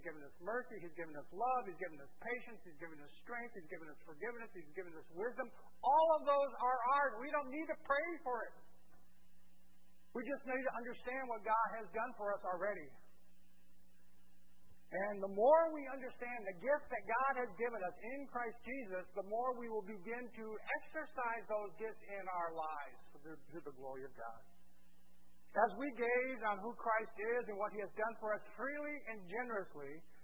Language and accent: English; Brazil; I grew up in Brazil, but every once in a while we'd come to the States